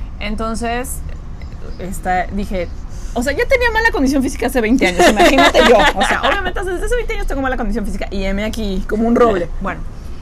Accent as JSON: {"language": "Spanish", "town": "Tijuana", "region": "Baja California", "country": "Mexico", "tie": "born there", "said": "yo no sé en qué hospital nací, en Tijuana, ni en qué colonia."}